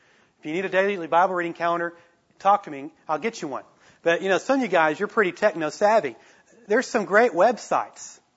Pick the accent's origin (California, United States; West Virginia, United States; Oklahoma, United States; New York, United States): Oklahoma, United States; Tulsa; I'm from, you know, I grew up in Tulsa, Oklahoma, and, you know, I just don't talk that way.